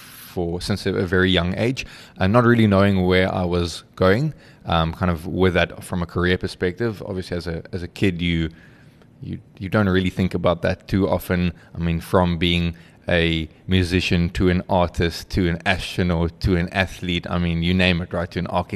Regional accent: Western Cape, South Africa; also born or lived in Vanderbijlpark; And I grew up I was born up in Vanderbijl Park. Yes, the fall of Fatal Duke, as they call it. So hopefully some of that street smart is born into me. But moved down to the Western Cape very young.

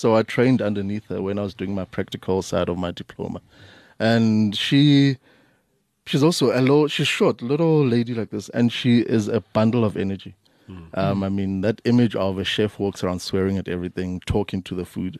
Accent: Soweto, Gauteng, South Africa; I'm from Soweto." Every single time. And he made a note of that. He used to call me

